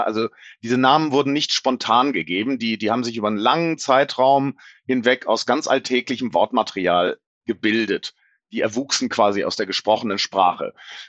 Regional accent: Würzburg, Bavaria, Germany; born there; Meine Geburtsstadt Würzburg

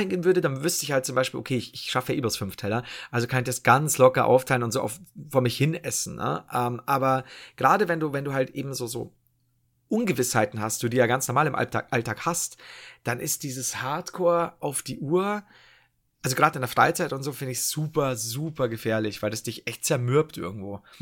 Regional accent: Bavaria, Germany; Du, ganz ehrlich, ich komme aus Bayern.

